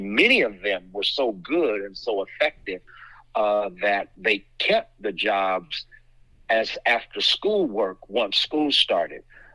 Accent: San Francisco, California, United States; growing up in San Francisco, every summer I had a job

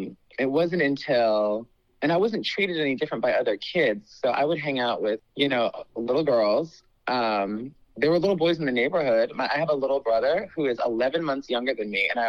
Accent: Woodbridge, Virginia, United States; I didn't know what I was going to do about it because I'm from Woodbridge, Virginia.

